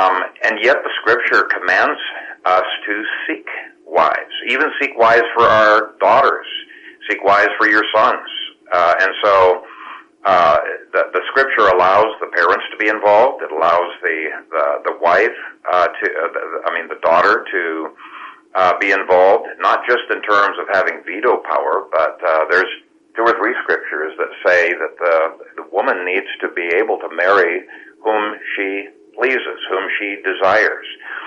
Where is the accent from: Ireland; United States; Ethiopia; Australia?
Ethiopia; I grew up in Ethiopia, and I saw arranged marriages actually turn out rather well within